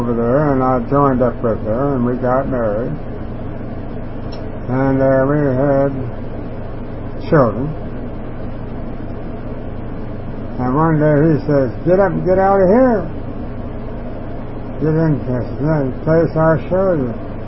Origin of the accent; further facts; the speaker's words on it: Andrews, Texas, United States; also born or lived in Kermit, Texas; go back to Kermit, Texas," which is about 50 miles from my hometown, Andrews.